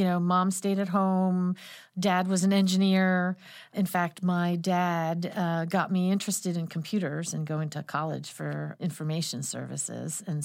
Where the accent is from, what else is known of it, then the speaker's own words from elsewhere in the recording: Philadelphia, Pennsylvania, United States; It's also kind of funny because I grew up in Philadelphia.